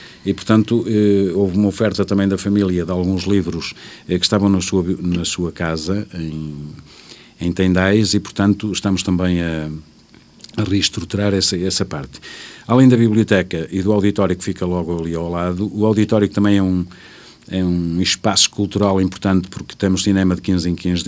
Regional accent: Cinfães, Viseu, Portugal; eu sou natural de Sinfães, sou o natural do Alto da Serra, de Alhões, portanto, mesmo do Alto da Serra de Montemor, a parte mais alta.

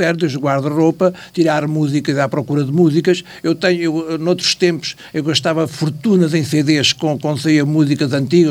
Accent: Alcochete, Lisbon, Portugal; now in Penafiel, Portugal; eu fiz teatro muitos anos lá embaixo no Sul, sou de Alcochete, como já toda a gente sabe

